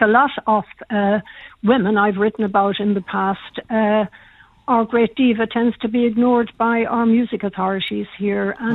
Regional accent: Castlebar, Connacht, Ireland; really, I'm from Castlebar

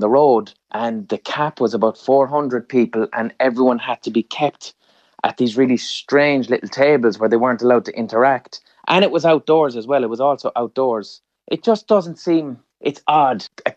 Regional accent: Limerick, Munster, Ireland; I'm from Limerick, so first of all, I'm thrilled that Limerick got to have that win yesterday.

